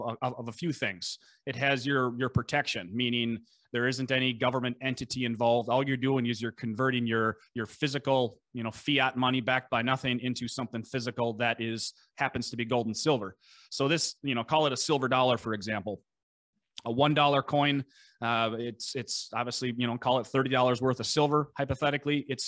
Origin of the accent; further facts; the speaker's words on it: Minnesota, United States; accent: Scandinavian; if you can hear my lovely Scandinavian accent, we're we're in Buffalo, Minnesota.